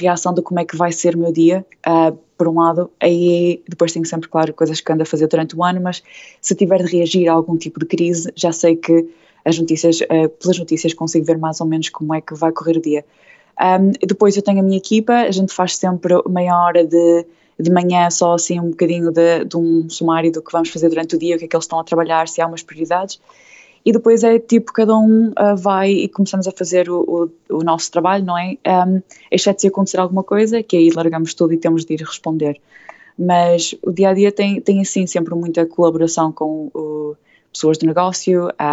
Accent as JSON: {"language": "Portuguese", "country": "Portugal", "tie": "born or raised there", "moved": "yes", "said": "a minha casa sempre foi bilingue, que a minha mãe cresceu na África do Sul, então nós falámos sempre um bocado português e inglês, mas mesmo assim eu cresci em Portugal, então português era assim a minha língua principal"}